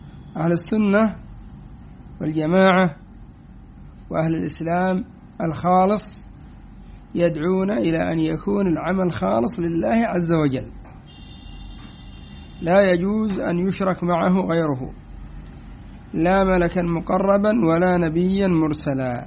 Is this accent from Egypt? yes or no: no; Yemen; مثلا عندنا في اليمن هيئة علماء اليمن، وهم حزبيون من الأخوان المسلمين وغيرهم.